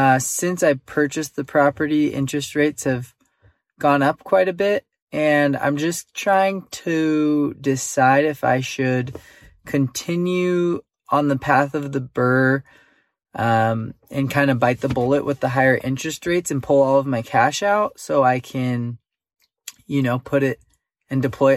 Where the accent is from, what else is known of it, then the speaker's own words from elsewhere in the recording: San Diego, California, United States; I'm 26 from San Diego, California.